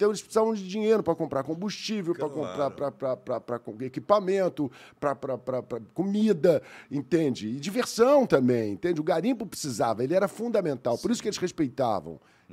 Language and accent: Portuguese; Brazil; Eu sou brasileiro, eu quero concorrer com isso.